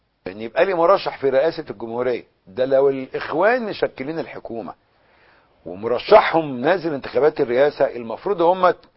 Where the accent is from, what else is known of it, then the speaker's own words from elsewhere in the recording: Egypt; انا كوطني مصري